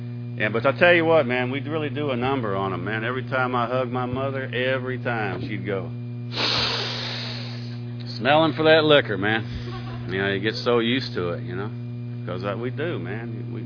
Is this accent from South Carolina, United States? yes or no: no; Georgia, United States; When I grew up in Georgia, man, I grew up kind of like my buddy Jared there, man.